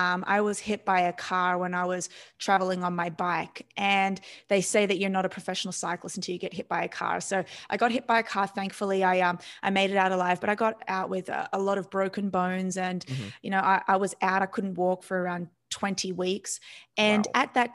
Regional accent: Australia; I was born and raised in Australia.

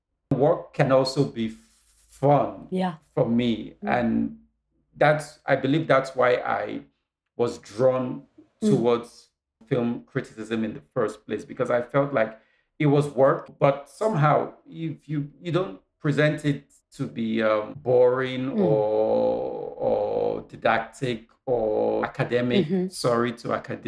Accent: Nigeria; I would love to broaden my scope to write what's closest to me as a Nigerian.

